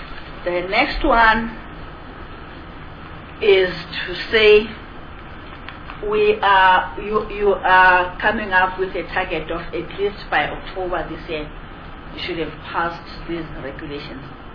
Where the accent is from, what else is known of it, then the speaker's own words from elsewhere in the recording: Gauteng, South Africa; from Gauteng, representing Gauteng's interest.